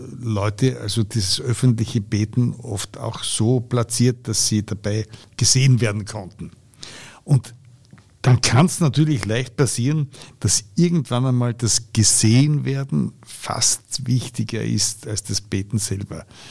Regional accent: Austria; Aber bei uns in Österreich fallen die Muslime mehr auf.

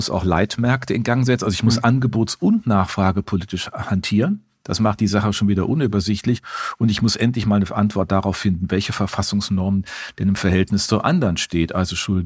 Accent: Germany; bei uns in Deutschland

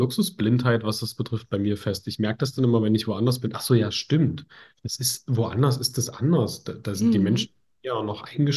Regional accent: Lutherstadt Eisleben, Saxony-Anhalt, Germany; now in Berlin, Germany; Ursprünglich in Sachsen-Anhalt, in Lutherstadt Eisleben.

